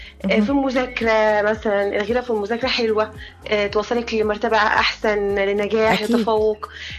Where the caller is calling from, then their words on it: Cairo, Cairo Governorate, Egypt; من القاهرة.